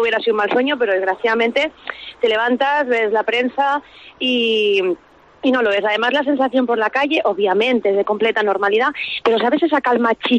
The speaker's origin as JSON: {"language": "Spanish", "region": "Extremadura", "country": "Spain", "tie": "born or raised there", "lives_now": "Catalonia, Spain", "said": "somos españoles y que residimos en Cataluña, y que yo me siento prácticamente ya, el otro día echaba cuentas y llevaba tantos años fuera como había vivido en Extremadura, ¿no? Me siento tan de aquí como de allí"}